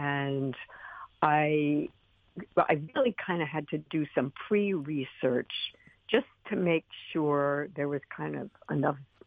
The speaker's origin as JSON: {"language": "English", "region": "New York", "country": "United States", "tie": "born or raised there", "said": "part of this is I grew up in New York."}